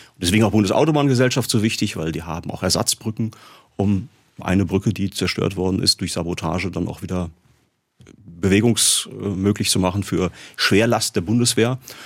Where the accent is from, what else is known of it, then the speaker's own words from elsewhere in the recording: North Rhine-Westphalia, Germany; Ich komme aus Nordrhein-Westfalen